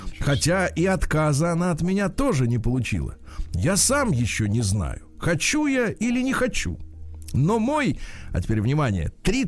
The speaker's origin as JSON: {"language": "Russian", "region": "Moscow", "country": "Russia", "tie": "born or raised there", "said": "Это при том, что я москвич. Я родился в Москве."}